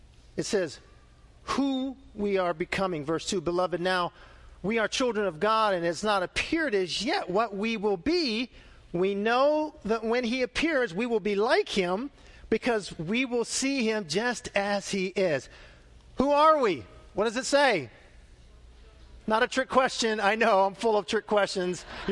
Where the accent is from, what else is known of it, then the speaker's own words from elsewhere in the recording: United States; It doesn't matter that I'm an American. I love America.